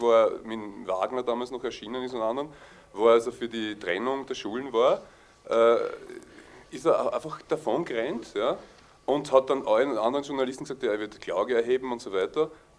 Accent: Vienna, Austria; wie man so bei uns in Wien, wie man es Wien so schön sagt.

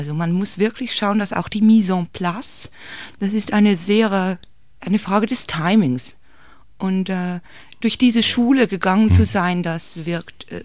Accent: Eberswalde, Brandenburg, Germany; born there; Ich bin geboren in Eberswalde und in Eberswalde bin ich jetzt auch die Prinzipalin der Fachhochschule für Lebensgestaltung und Frauenkunde.

